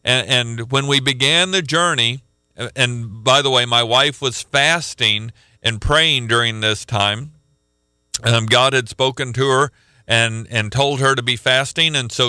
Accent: Oklahoma, United States; I was from Oklahoma. She was from Chicago.

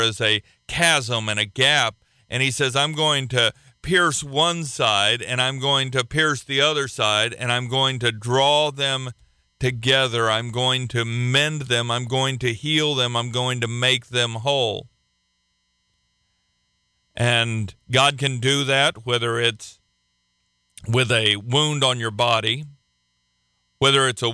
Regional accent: Oklahoma, United States; You see, there are some things about the culture that I was raised up in Oklahoma that are not necessarily the most healthy.

